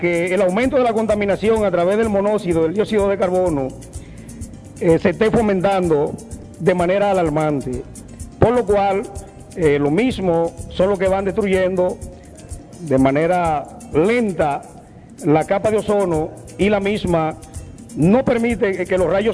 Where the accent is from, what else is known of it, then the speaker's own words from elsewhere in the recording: Boca Chica, Santo Domingo, Dominican Republic; nosotros como dominicanos, nosotros como municipio, como Boca Chica